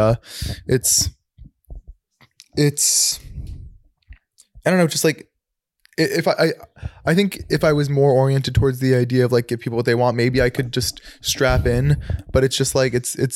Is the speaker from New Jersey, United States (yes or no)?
yes; New Jersey, United States; now in Los Angeles, United States; Grew up in Jersey.